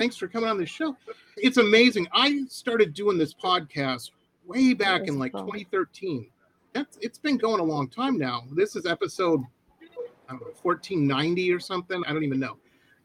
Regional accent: Detroit, Michigan, United States; I have never been in a band. I grew up in Metro Detroit, and all of my friends were in bands because they were cool.

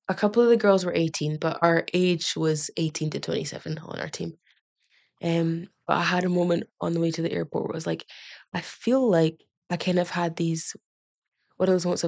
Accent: Scotland, United Kingdom; because growing up in Scotland, I could feel a bit out of touch with like my Nigerian culture.

